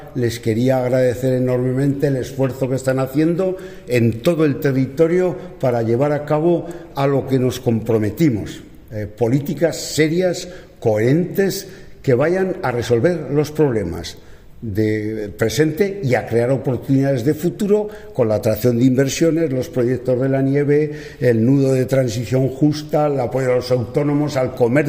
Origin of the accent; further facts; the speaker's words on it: Aragon, Spain; somos más europeos que los que más y más aragoneses que los que más.